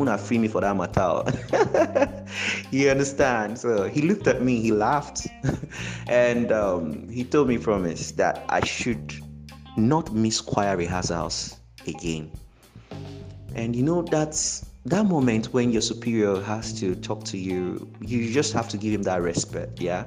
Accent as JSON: {"language": "English", "town": "Olo", "region": "Imo", "country": "Nigeria", "said": "I am a gospel music artist. I'm from Imo State, Olo precisely."}